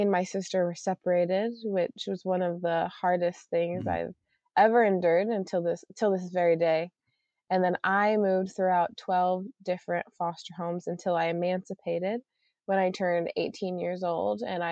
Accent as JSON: {"language": "English", "region": "Ohio", "country": "United States", "tie": "born or raised there", "said": "Yeah, so I grew up in and out of the foster care system. I grew up in Ohio"}